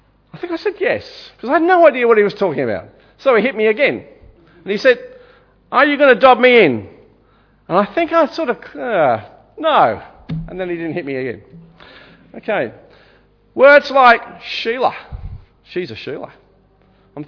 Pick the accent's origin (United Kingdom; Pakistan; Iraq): United Kingdom; England; now in Australia; When I first came to Australia as an English migrant back in the 60s, I was confronted by strange words.